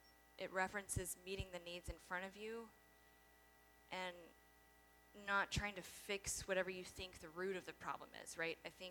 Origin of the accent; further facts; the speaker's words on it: Savannah, Georgia, United States; now in Augusta, United States; I'm from Savannah, but I primarily moved back to Augusta because I had those community connections